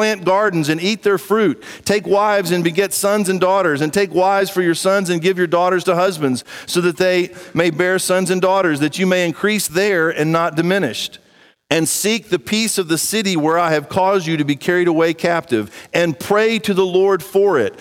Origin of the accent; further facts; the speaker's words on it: United States; I am a Christian first, but I am also an American.